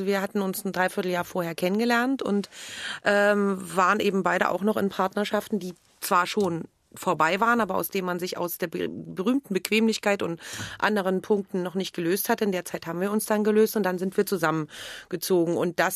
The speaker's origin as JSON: {"language": "German", "region": "East Germany", "country": "Germany", "said": "Ich komme aus der DDR und bin in einem Staat gewesen, mit dem ich nicht viel anfangen kann."}